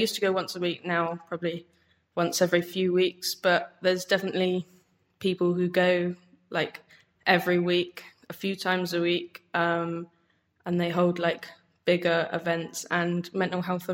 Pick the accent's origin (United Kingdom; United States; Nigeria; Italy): United Kingdom; Bristol, South West England; So I grew up in Brislington.